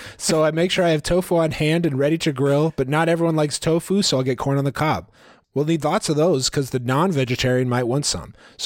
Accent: Maryland, United States; Remember, I'm from Maryland, and shrimp is a big deal here.

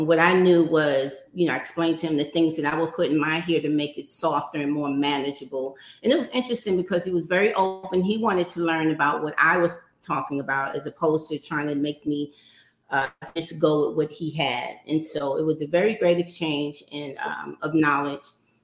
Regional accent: New York City, New York, United States; So I grew up in New York City in Harlem.

